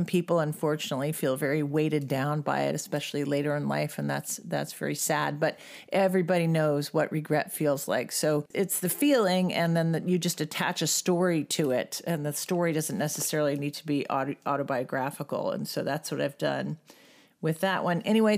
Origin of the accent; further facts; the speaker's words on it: Nashville, Tennessee, United States; I grew up on Sunset Place in Nashville, but it's called Sunset Road because that just sounded cooler.